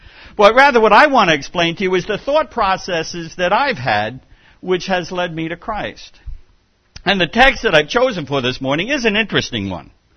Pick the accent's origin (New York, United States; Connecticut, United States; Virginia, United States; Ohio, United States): New York, United States; Now, some of that comes from being a New Yorker.